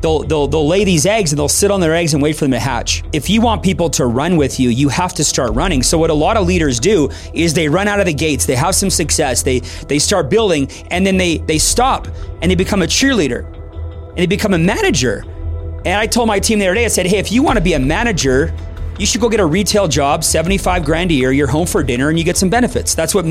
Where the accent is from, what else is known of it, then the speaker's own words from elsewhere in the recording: Calgary, Alberta, Canada; born and raised in Calgary, raised by a super hardworking family. My dad was a stonemason. My mom ran the family business.